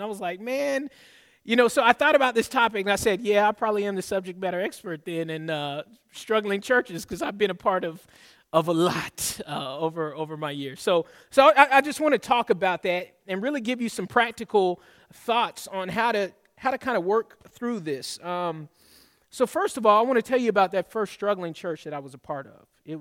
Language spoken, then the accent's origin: English; Atlanta, Georgia, United States; also born or lived in Berkeley, California; I'm actually from the Bay Area, Berkeley, California, represent the Bay. But then I'm an Army brat as well, so I grew up in Atlanta, Georgia.